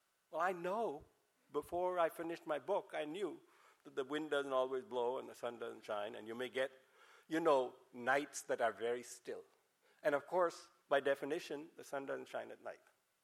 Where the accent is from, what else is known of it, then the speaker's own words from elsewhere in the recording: India; English is a second language; I'm Indian, so you have to settle for some nonlinear.